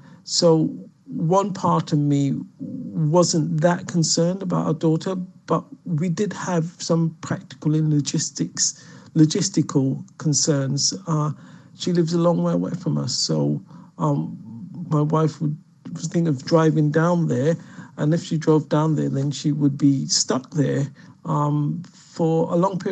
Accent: Drexel, Saint George, Barbados; now in England; I was brought up in Drexel in St. George, and as a young boy in a village running around, I really only knew Drexel. I would occasionally go to Bridgetown, but didn't really travel much further than that. And I went to St. Luke's School, which is also in St. George.

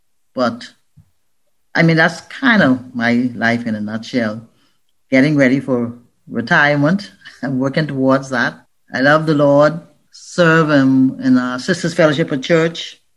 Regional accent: Nassau, New Providence, Bahamas; Like you did, he said, I'm from Nassau in the Bahamas. I'm a mother of previously two children.

